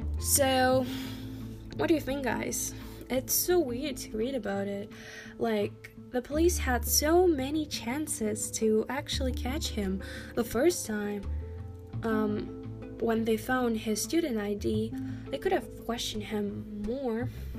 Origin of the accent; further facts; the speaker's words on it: Ukraine; So, personally, I'm from Ukraine, so I never actually heard about him.